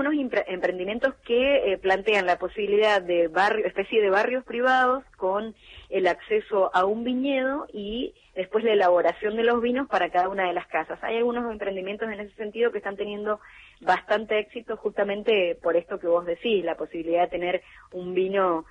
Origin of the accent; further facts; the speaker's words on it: Bahía Blanca, Buenos Aires Province, Argentina; now in Mendoza, Argentina; Bueno, yo soy bahiense y elijo todo, me considero mendocina por adopción.